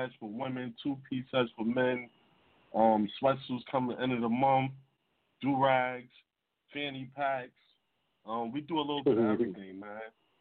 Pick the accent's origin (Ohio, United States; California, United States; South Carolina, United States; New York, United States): New York, United States; Brooklyn; This is the CEO of Capital Clothing from Brooklyn, New York. You know what I mean? We now residing in Harlem.